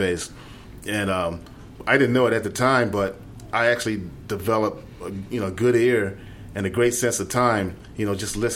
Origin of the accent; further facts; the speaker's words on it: Philadelphia, Pennsylvania, United States; Yeah, I grew up in Philadelphia, and you know, my father, he was quite the handyman.